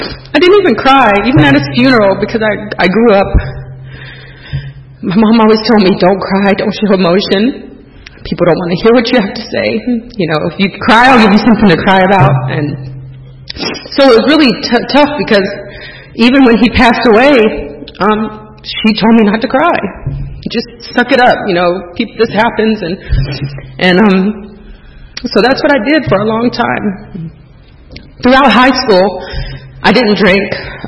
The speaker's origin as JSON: {"language": "English", "town": "Columbus", "region": "Georgia", "country": "United States", "tie": "born there", "also_born_or_lived": "South Korea", "said": "Well, I was born in July 78 in Columbus, Georgia, not too far from here. My parents, my mom's from Korea. When I was born here, we moved back over there."}